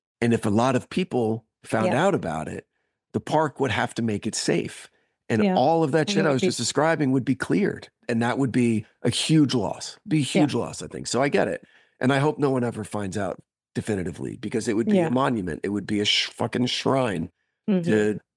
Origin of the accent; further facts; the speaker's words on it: New Jersey, United States; I grew up in North Jersey, really close to what's called the most haunted road in America, called Clinton Road.